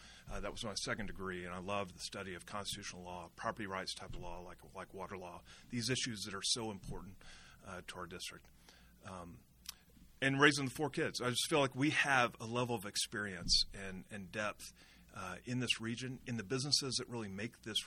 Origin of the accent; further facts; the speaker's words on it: Lubbock, Texas, United States; I was born in Lubbock. I'm fifth generation West Texan. Family farmed north of Idaloo, between Idaloo and Petersburg. So deep roots in this area.